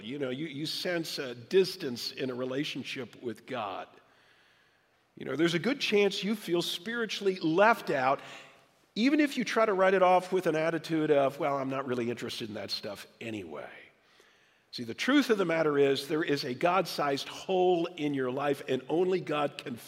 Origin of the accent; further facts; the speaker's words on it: Midwest, United States; moved away as an adult; Well, a few months after Sue and I got married, we moved from the Midwest, where we had both grown up, to the Boston area, and whoa, did we feel like outsiders.